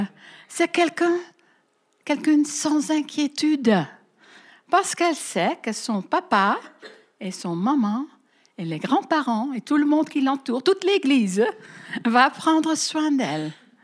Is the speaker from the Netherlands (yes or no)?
yes; Netherlands; French is a second language; nous, les Néerlandais, pour ceux qui ne le savent pas encore, qui n'étaient pas là hier soir, donc moi je suis hollandaise des Pays-Bas, et c'est un beau petit pays